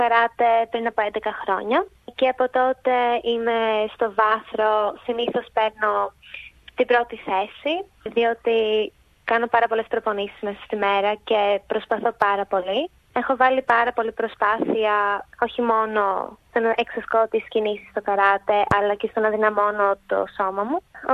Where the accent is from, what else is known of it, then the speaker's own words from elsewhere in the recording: Chalkida, Central Greece, Greece; moved away as an adult; now in Australia; Η καταγωγή μου είναι από την Εύβοια και συγκεκριμένα από τη Χαλκίδα.